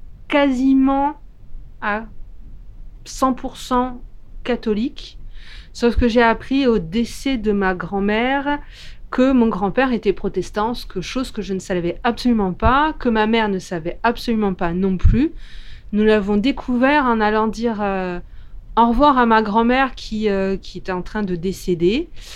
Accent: Île-de-France, France; born there; now in Gard, France; Je ne suis pas originaire du Gard. Je suis née en Seine-et-Marne. Mais bon, ça fait déjà plus de 30 ans que j'habite dans le Gard.

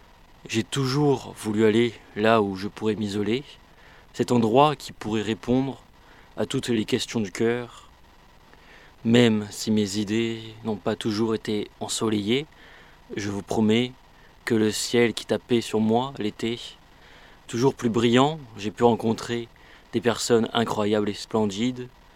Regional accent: Montpellier, Occitanie, France; Je suis né à Montpellier, cette ville qui m'a vu grandir et évoluer.

